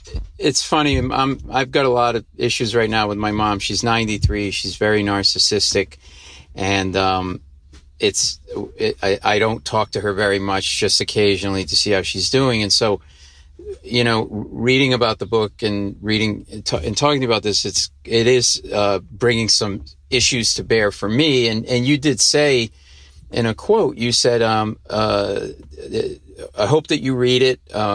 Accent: Rhode Island, United States; now in New York City, United States; We grew up in Rhode Island. My brother and my sister live in Rhode Island, and I live in New York City.

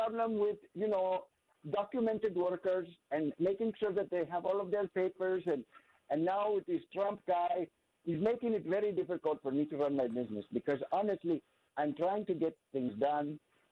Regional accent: Kolkata, West Bengal, India; now in United States; I am from Calcutta, in India.

